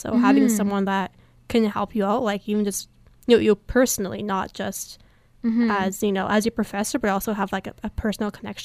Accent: Windsor, Ontario, Canada; And, like, it's probably harder, right, not being from Windsor, since I'm from Windsor.

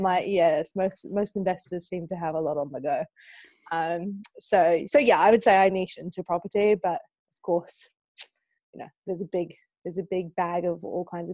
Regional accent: New Zealand; now in United Kingdom; So, I am from New Zealand, but I've lived in the UK for about 13 years.

